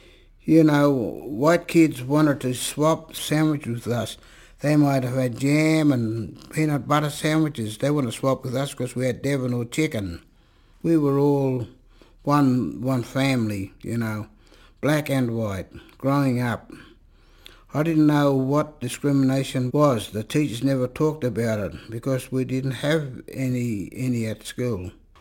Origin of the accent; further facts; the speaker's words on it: La Perouse, New South Wales, Australia; We are the Wail people of the Darug Nation. I grew up on Darawal country on the eastern shores of Botany Bay, La Perouse. I grew up in an Aboriginal reserve